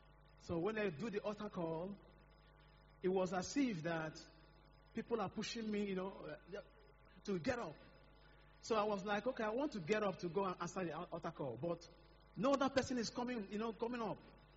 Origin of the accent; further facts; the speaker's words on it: Nigeria; born there; I was born here in Nigeria.